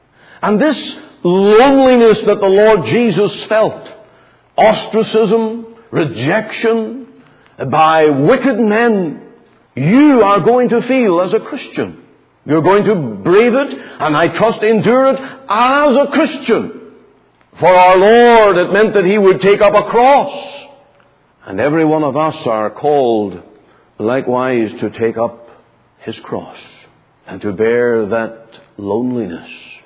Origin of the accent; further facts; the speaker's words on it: United Kingdom; I'm not Irish, I'm British.